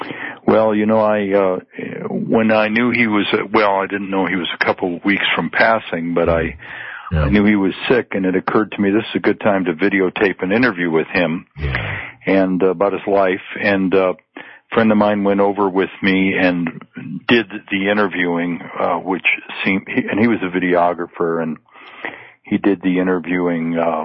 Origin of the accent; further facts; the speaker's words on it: Las Vegas, New Mexico, United States; Yeah, and my trip over from Santa Fe to Las Vegas, New Mexico, my hometown where he was